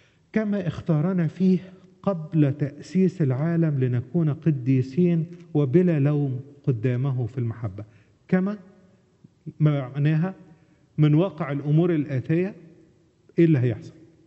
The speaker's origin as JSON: {"language": "Arabic", "country": "Egypt", "said": "وأنا سمعتها في مكبرات الصوت عندنا في مصر"}